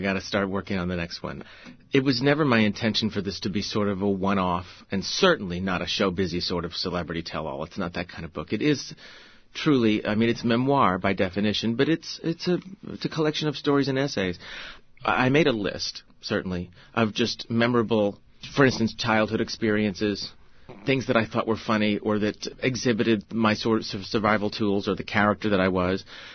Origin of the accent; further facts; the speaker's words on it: Oklahoma, United States; It's my growing up in Oklahoma.